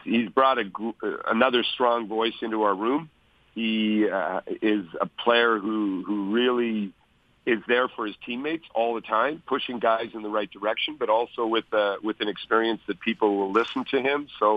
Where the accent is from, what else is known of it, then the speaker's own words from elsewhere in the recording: Winnipeg, Manitoba, Canada; No, it is my hometown. I had 12 family members of different types, in-laws and so on, at the game in Winnipeg.